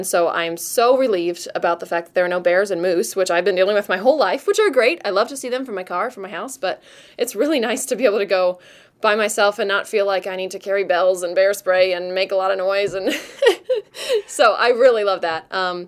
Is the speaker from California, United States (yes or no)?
no; Haines, Alaska, United States; also born or lived in Juneau; I was born in Juneau. I went to elementary school and high school in Haines.